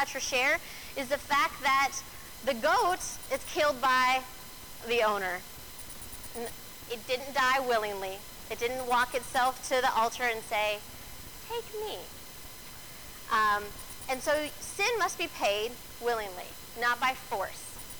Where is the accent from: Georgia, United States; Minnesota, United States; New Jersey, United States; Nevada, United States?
Nevada, United States; Las Vegas; I grew up in Vegas. These are weird analogies for some of you.